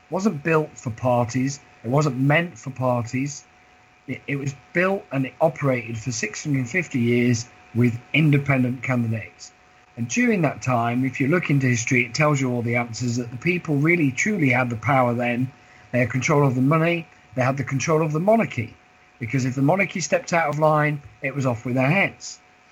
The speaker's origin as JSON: {"language": "English", "town": "Bolton", "region": "North West England", "country": "United Kingdom", "said": "because I'm originally from Bolton near Manchester up north"}